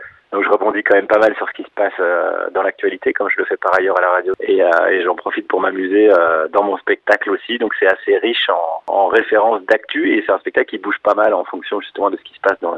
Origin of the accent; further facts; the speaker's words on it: Bourgogne-Franche-Comté, France; Bah, les Vosges, je suis voisin, moi. J'ai grandi en Haute-Saône.